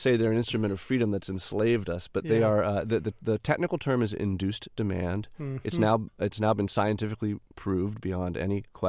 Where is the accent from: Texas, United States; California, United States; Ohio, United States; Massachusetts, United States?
Massachusetts, United States; Belmont; I was trained as an architect, actually, in Boston. I grew up in Belmont. Took the bus to architecture school for 4 years from my parents' house.